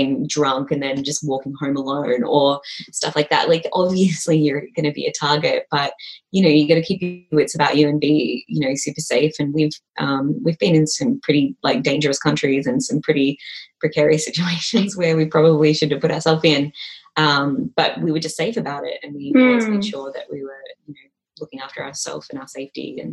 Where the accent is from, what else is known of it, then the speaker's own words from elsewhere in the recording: Malaysia; I'm from Malaysia as well.